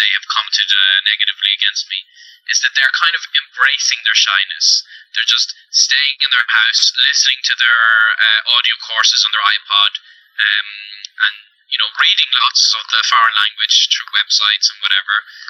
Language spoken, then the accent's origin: English; Ireland; until I happen to mention that I'm from Ireland